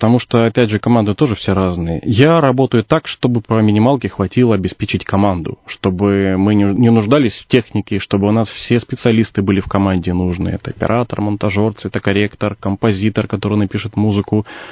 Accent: Irkutsk Oblast, Russia; Я из города Сулисибирска.

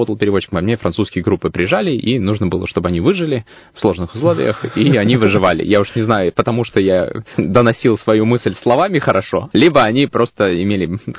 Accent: Kazan, Tatarstan, Russia; Я из Татарстана, из города. Родился я в городе Казань. Родители у меня военные. Нас штормило по стране, как и всех военных в те времена, от одного города в другой, и в Иркутске я сел в возрасте 8 лет. С 8 лет живу в Иркутске

